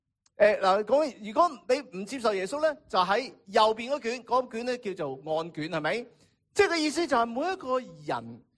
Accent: China; 我哋中国人明啦，即系电走啊！

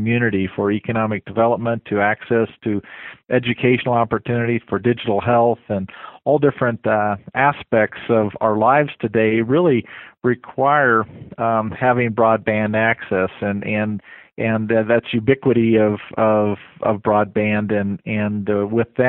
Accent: Fort Collins, Colorado, United States; Fort Collins is a wonderful community. I'm sure a lot of mayors would say that sort of thing. But it's my hometown. It's a town I grew up in.

